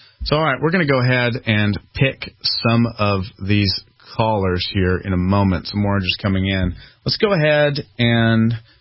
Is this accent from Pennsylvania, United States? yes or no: yes; Philadelphia, Pennsylvania, United States; I'm from Philadelphia also, so I get when you say it's a liberal city.